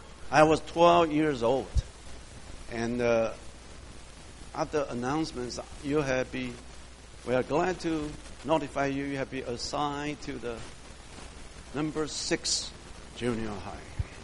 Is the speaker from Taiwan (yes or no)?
yes; Taiwan; moved away as an adult; I came from Taiwan. I was born and raised in Taiwan. For my first 25 years, I didn't come here until age 25. So I went through all the educational system in Taiwan.